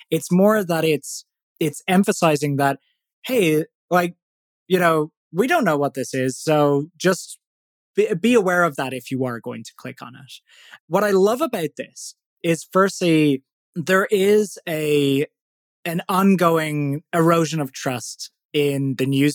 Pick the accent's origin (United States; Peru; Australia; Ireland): Ireland; accent: Irish; So probably folks listening can tell by my accent that I'm Irish.